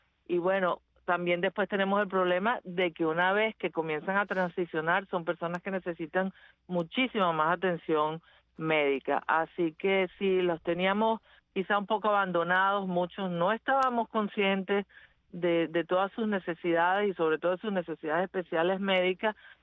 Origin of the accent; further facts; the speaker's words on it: Venezuela; Bueno, mi experiencia creciendo en Venezuela fue que prácticamente yo sabía que no debía salir del closet.